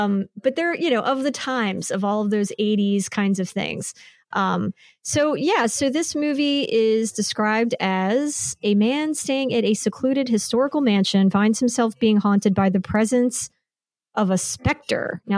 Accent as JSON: {"language": "English", "town": "Fallsington", "region": "Pennsylvania", "country": "United States", "tie": "born or raised there", "said": "Cause we grew up in Bucks County in Fallsington, PA."}